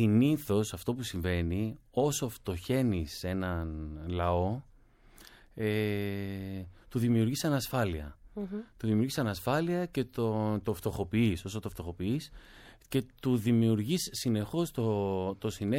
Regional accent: Ioannina, Epirus, Greece; now in Athens, Greece; λέω καλημέρα όπως έλεγα στο χωριό μου, στα Γιάννενα, στο κέντρο της Αθήνας.

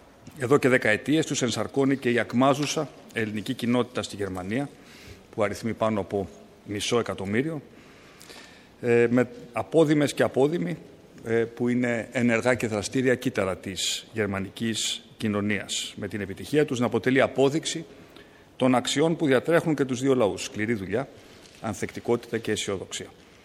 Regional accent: Greece; Οι γερμανικές επιχειρήσεις έχουν εμπιστευτεί την πατρίδα μου

